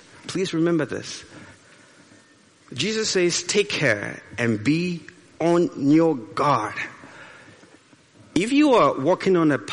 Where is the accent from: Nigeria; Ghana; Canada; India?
Ghana; now in Hamburg, Germany; Back in Ghana, we don't have so many. I'm from Ghana. We don't have that many traffic lights, as the abundance of traffic lights here in Hamburg.